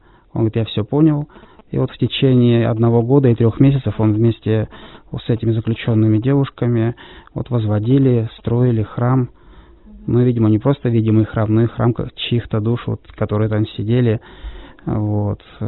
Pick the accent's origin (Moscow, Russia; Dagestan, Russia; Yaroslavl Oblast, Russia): Yaroslavl Oblast, Russia; Yaroslavl; И этот фильм показали в Ярославле, в моем родном городе, в одной из мужских колоний.